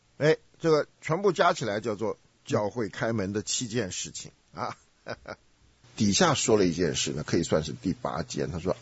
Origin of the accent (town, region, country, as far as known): China; now in United States